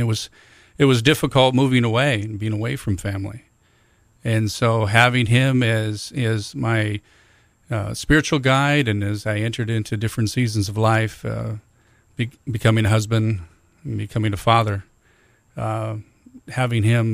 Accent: Cannon Falls, Minnesota, United States; I grew up in a small farm community in Minnesota. Cannon Falls was the name of the town, and had a great experience growing up there.

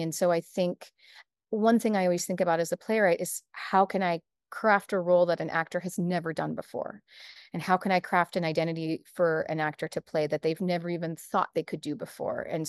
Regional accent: Basque Country, Spain; I'm from the Basque Country, which is the northern region of Spain.

